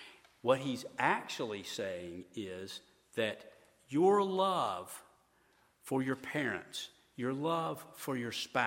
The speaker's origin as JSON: {"language": "English", "region": "Mississippi", "country": "United States", "said": "Now, I've mentioned that I'm from Mississippi. For those of us who have grown up in the South and probably elsewhere"}